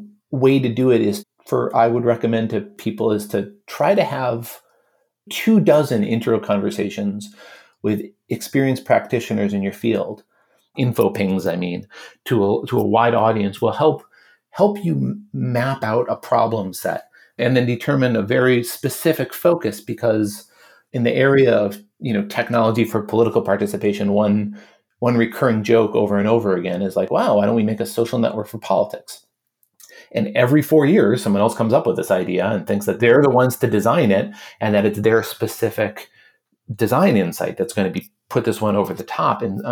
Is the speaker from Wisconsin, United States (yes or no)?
yes; Milwaukee, Wisconsin, United States; I grew up in Milwaukee, Wisconsin. I was a child of two public educators who cared a lot about the public education system.